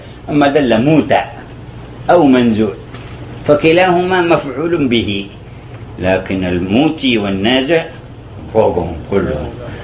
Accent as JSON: {"language": "Arabic", "region": "Hadhramaut", "country": "Yemen", "said": "وقت شدة شيعية عندنا في حضرموت"}